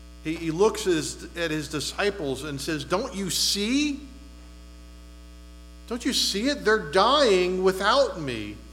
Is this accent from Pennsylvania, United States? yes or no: yes; Erie, Pennsylvania, United States; And, you know, growing up in Erie, just lived 5 blocks away from my elementary school.